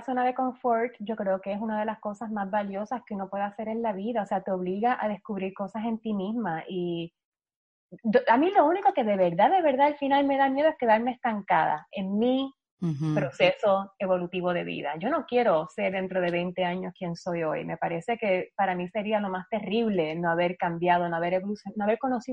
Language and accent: Spanish; Puerto Rico; yo no bailo, yo soy la única boricua que no baila.